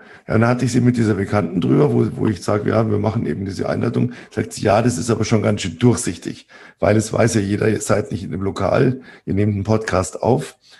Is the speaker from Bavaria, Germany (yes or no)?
yes; Bavaria, Germany; ich bin aus Süddeutschland, aus Bayern, wir kennen sowas nicht.